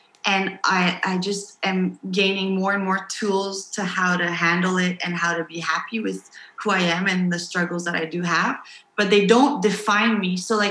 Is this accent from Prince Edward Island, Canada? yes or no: no; Montreal, Quebec, Canada; also born or lived in United States; I'm Peruvian and Hungarian. And so, but I grew up in Montreal in Canada and then went to school in the States.